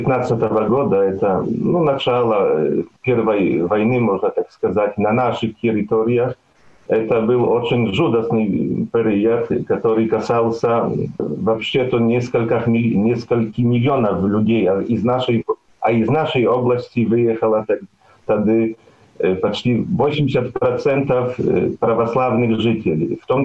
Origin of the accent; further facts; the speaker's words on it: Poland; first language Belarusian; Russian is a second language; Я родился в деревне, где моим первым языком был белорусский язык. Я научился по-польски только в школе, там, в 6 или 7 лет. Там у нас на деревне, на улице все говорили по-белорусски.